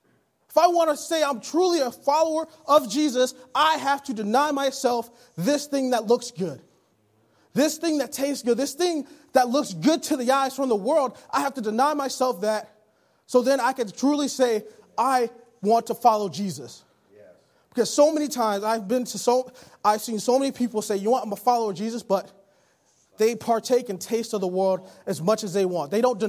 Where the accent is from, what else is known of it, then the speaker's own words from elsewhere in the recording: Detroit, Michigan, United States; Since I'm from Detroit, a lot of people think I follow the Detroit Lions.